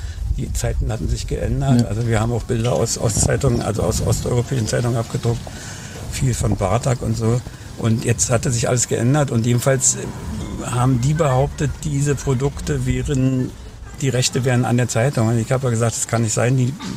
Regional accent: Berlin, Germany; accent: Berlin

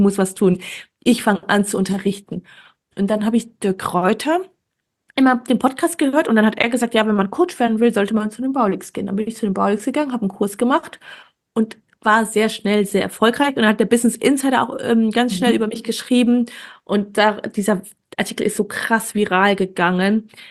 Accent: Wuppertal, North Rhine-Westphalia, Germany; Und ich komme nicht aus München. Ich bin in Wuppertal groß geworden, habe in Düsseldorf studiert.

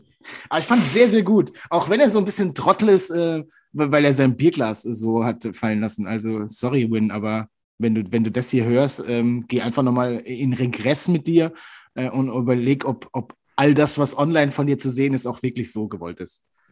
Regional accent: Baden-Württemberg, Germany; als Schwabe

